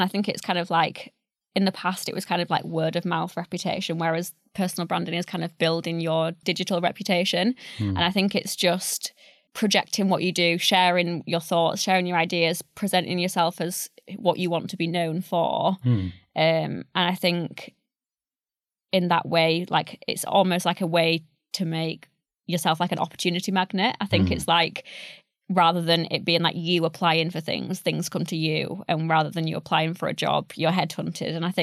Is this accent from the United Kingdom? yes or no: yes; Yorkshire and the Humber, United Kingdom; accent: Yorkshire; So I lost, at that point, I lost my Yorkshire accent completely because I was surrounded by all these people with these, like you say, perfect pronunciation and really nice voices.